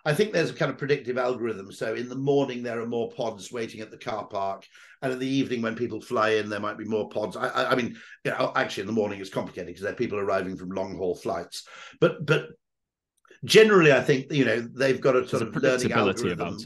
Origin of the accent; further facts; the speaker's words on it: Wales, United Kingdom; because being Welsh, obviously dragons are not actually mythical creatures.